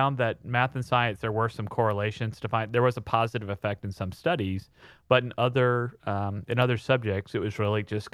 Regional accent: Mississippi, United States; in my home state of Mississippi, there is House Bill 449

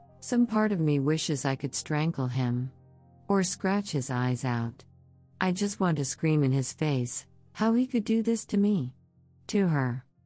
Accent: Berlin, Germany; I'm sitting at my mother's desk right now, in her little office in our apartment that I grew up in Berlin.

